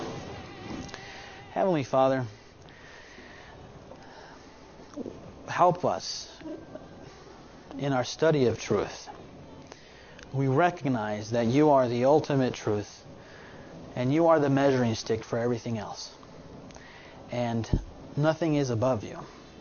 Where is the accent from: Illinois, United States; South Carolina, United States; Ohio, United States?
Illinois, United States; Chicago; I remember growing up in Chicago, folks, and wearing the colors of the local gang.